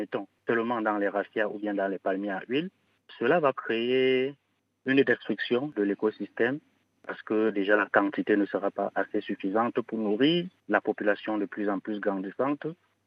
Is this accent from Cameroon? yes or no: yes; Cameroon; très prisés chez nous ici, au Cameroun, et comme partout d'ailleurs en Afrique et même dans le monde. Chez nous au Cameroun, déjà, on les appelle le phosphe.